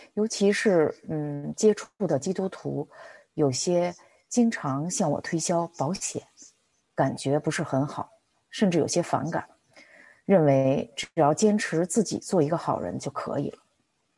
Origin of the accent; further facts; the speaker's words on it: Beijing, China; 我是个60后，出生成长在北京的一个普通的知识分子家庭